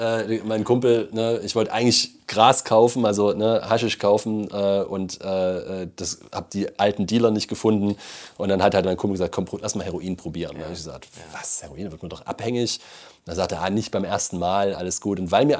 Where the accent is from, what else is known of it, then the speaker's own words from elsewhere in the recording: Leipzig, Saxony, Germany; ich bin ja atheistisch aufgewachsen in der DDR in Leipzig und habe an Gott ja gar nicht geglaubt